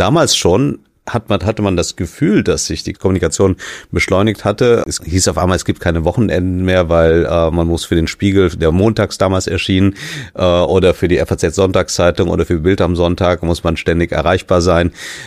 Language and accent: German; Bonn, North Rhine-Westphalia, Germany; ich bin selbst auch in Bonn aufgewachsen